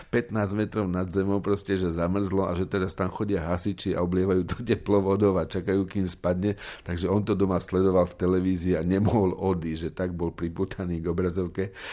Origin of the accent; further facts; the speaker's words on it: Radvaň, Banská Bystrica Region, Slovakia; u nás v Radvani, kde som vyrastal pri Banskej Bystrici